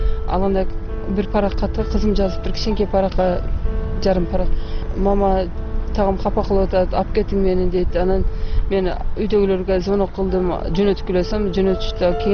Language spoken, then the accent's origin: Kyrgyz; Sulukta, Batken Region, Kyrgyzstan; born there; Мен 1974 жылы Сүрүктүү шаарында төрөлгөм.